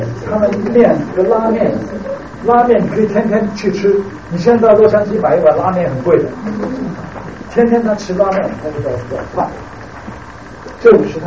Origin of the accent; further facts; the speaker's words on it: Taiwan; also born or lived in Xi'an, China; 我是在中国陕西省的西安出生的，我是在1950年4、5岁的时候跑到台湾来，所以我也算是台湾人，就在台湾的天宫市，我的台语说的不错了，可是呢，我这个陕西话我从来没有说过